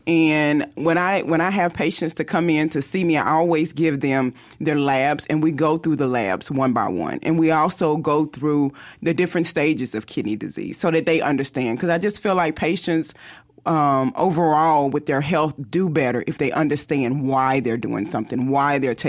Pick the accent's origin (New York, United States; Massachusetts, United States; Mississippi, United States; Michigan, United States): Mississippi, United States; Clarksdale; also born or lived in Alabama; Well, I'm actually a native of Mississippi. I grew up in the Delta. I went to Clarksdale High. And from there, I graduated from Tougaloo College.